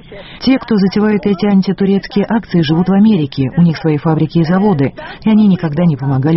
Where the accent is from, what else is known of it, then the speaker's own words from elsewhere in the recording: Yerevan, Armenia; moved away as an adult; now in Istanbul, Turkey; Я приехала из Еревана в Стамбул более 7 лет назад.